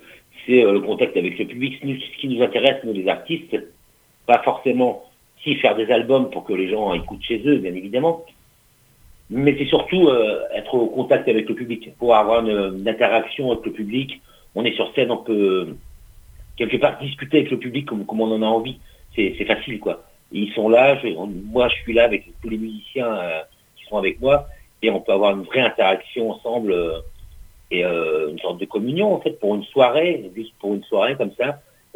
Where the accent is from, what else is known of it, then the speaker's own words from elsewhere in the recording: Caen, Normandy, France; born there; now in Vannes, France; Je suis né à Caen, en fait, en Normandie. Et puis, j'ai fait mes premières armes là-bas, au niveau de la musique, du blues, du rock'n'roll. Et aujourd'hui, j'habite à Vannes, en Bretagne.